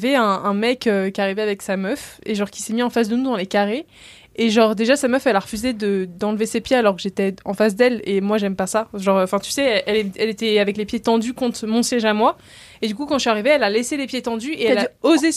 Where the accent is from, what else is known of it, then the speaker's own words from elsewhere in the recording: Brittany, France; Je suis bretonne.